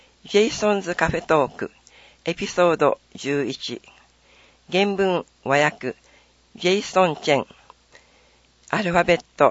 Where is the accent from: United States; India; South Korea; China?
United States; アメリカに帰国し、2番目の姉の結婚式のためニューヨークに行きました。私たちは中華系アメリカ人なので